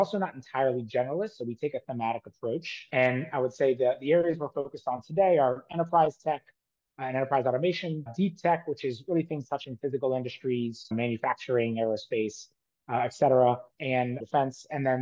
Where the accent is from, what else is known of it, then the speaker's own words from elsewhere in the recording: New Orleans, Louisiana, United States; moved away as an adult; also born or lived in Australia; I grew up in New Orleans, actually started my first business in college, raised a very small amount of capital and failed, but became addicted to that experience. And so after graduating, I actually moved to Australia